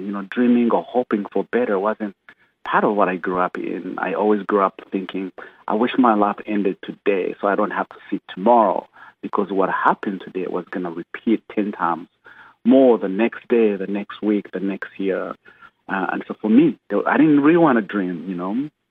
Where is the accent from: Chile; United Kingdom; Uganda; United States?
Uganda; You know, well, I grew up in Uganda, poor of the poorest.